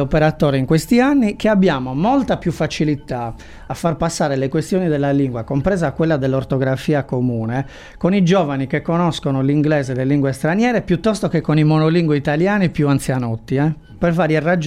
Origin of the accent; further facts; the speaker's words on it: Laconi, Sardinia, Italy; moved away as an adult; now in Cagliari, Italy; io vengo da una famiglia dove comunque il sardo veniva parlato a Lacconi, diciamo, sono di Lacconi. Anche se sono a Cagliari ormai da tantissimo tempo